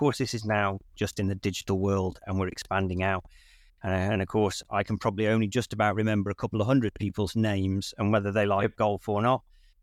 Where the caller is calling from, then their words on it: Stafford, West Midlands, United Kingdom; Dining from Stafford, just north of Birmingham in Staffordshire.